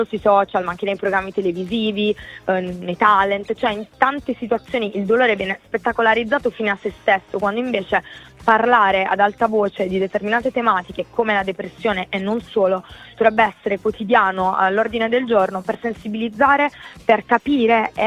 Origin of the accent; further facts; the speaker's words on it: Bari, Apulia, Italy; moved away as an adult; also born or lived in Rome; now in Milan, Italy; sono di Bari, insomma mia madre è di Bari, mio papà è calabrese, i miei vivono a Bari, quindi all'effettivo io i primi 19 anni della mia vita li ho vissuti a Bari, però dopo sono stata a Roma per tanti anni e Roma per me è casa mia